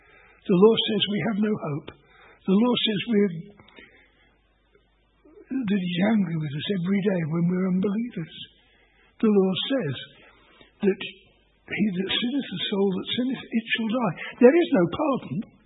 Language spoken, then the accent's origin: English; Harrow, London, United Kingdom; I mean, I come from Harrow, and if I meet anybody who has any connection with Harrow and have discovered it, then you get talking